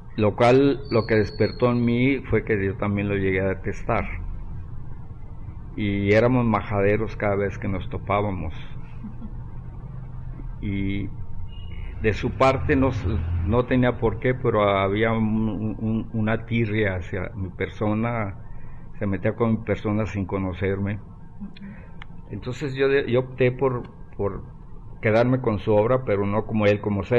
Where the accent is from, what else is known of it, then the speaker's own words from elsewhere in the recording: Jalisco, Mexico; Finalmente ahora lo estoy pudiendo lograr, de quedarme no solo en mi país que adorado, sino en mi ciudad, en mi estado, que amo a mi estado de Jalisco.